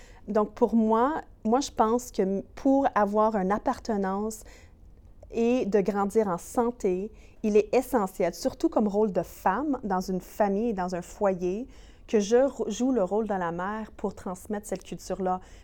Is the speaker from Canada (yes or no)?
yes; Western Canada, Canada; accent: Western Canadian French; J'étais très fière d'être francophone en milieu minoritaire. Mon accent de l'Ouest, et tout le monde dit « Ah, t'es-tu anglophone? » Je dis « Non, ben oui, je suis anglophone, mais en fait, j'ai pas de racine anglophone. Je suis francophone